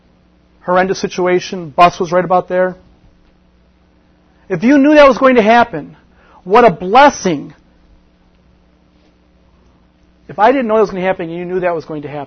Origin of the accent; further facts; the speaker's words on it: Michigan, United States; Yes, I'm from Michigan. Michigan. Oh, how I hate Ohio State.